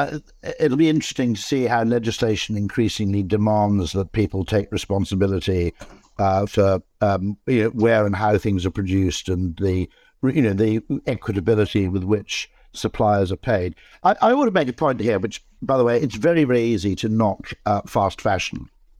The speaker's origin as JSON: {"language": "English", "region": "Wales", "country": "United Kingdom", "tie": "born or raised there", "said": "I grew up in South Wales, not in a particularly impoverished part of it"}